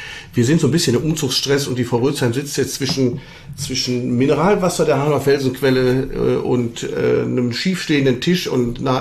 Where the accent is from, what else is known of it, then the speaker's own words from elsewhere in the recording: Düsseldorf, North Rhine-Westphalia, Germany; born there; ich bin ja gebürtiger Düsseldorfer.